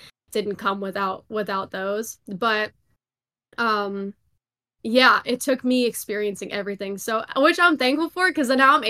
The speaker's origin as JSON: {"language": "English", "town": "Long Island", "region": "New York", "country": "United States", "tie": "born or raised there", "said": "So I grew up in Long Island, New York, and then one day my parents came in and they were like, \"We're gonna move to Arizona.\""}